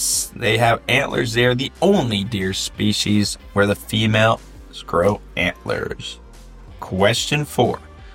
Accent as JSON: {"language": "English", "region": "Oregon", "country": "United States", "tie": "born or raised there", "said": "they ended in the glorious Columbia River in Oregon, my home state."}